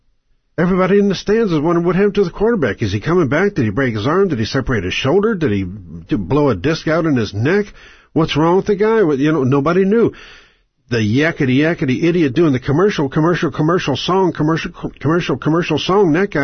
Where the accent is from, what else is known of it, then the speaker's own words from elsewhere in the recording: Oklahoma, United States; We're from Oklahoma. Oklahoma's oil.